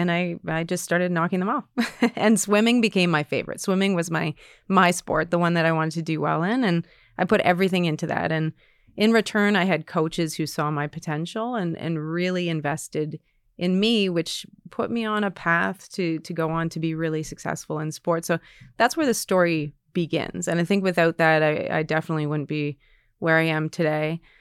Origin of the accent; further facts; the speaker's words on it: Ontario, Canada; I came from Northern Ontario.